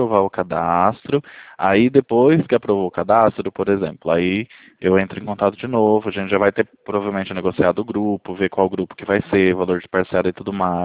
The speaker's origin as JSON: {"language": "Portuguese", "town": "Bauru", "region": "São Paulo", "country": "Brazil", "said": "nós somos aqui de Bauru, interior."}